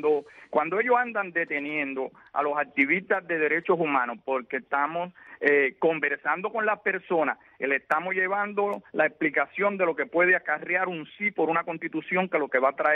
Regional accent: Cuba; 55 años y vivo aquí, y no me voy de aquí, voy a estar aquí todo el tiempo, me van a tener que matar aquí porque yo soy cubano

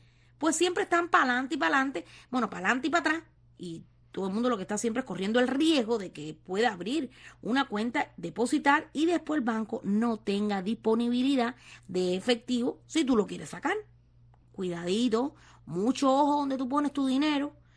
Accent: Cuba; moved away; los destinatarios principales de esta nueva regulación somos los cubanos, los que vivimos en el exterior

